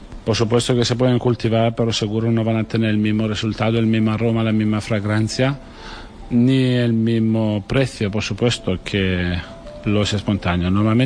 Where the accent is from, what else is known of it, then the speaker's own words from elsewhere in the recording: Apulia, Italy; Spanish is a second language; me acuerda mucho a mi tierra, Puglia, porque es muy mediterránea también, y la verdad que cuando lo he visto me acordaba de lo que yo he visto en mi infancia, la costa